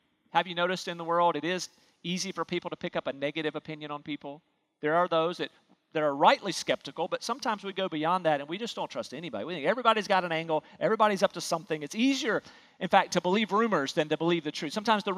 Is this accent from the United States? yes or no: yes; North Carolina, United States; accent: North Carolina; I think it's my North Carolina accent was there.